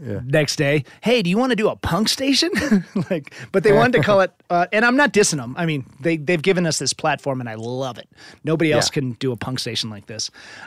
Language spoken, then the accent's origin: English; Louisville, Colorado, United States; I'm from Louisville, so it's like 5 minutes from Boulder.